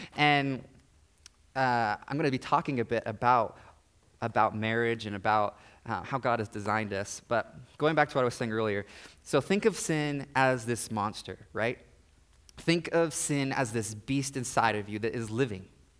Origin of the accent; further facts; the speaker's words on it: Kansas, United States; Part of my life, I grew up in Kansas, and in Kansas, the grass gets like super tall.